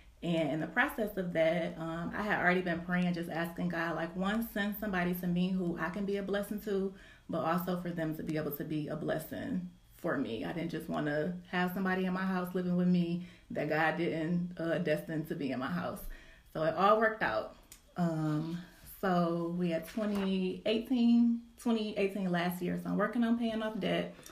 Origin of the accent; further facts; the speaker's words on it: Detroit, Michigan, United States; also born or lived in Chicago; now in Atlanta, United States; So I'm originally from Detroit. I moved to Chicago right after grad school, lived in Chicago for 5 years.